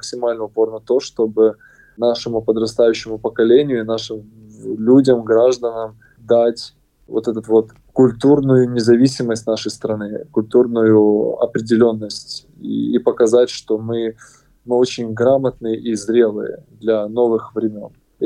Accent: Kharkiv, Kharkiv Oblast, Ukraine; в городе Харьков, откуда я родом

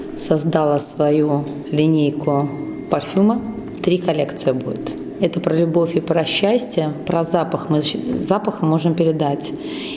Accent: Riga, Latvia; Но так как я родом с Латвии, с Риги

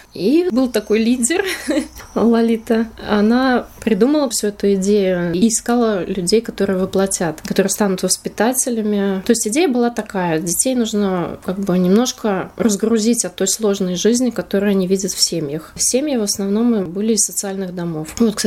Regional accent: Rezekne, Latgale, Latvia; also born or lived in Riga; Мама вернулась назад в Резекне. И сюда я уже переехала из Резекне, когда училась в университете. Я резекненка. Маленькая меня мама перевезла назад в Резекне на свою историческую родину.

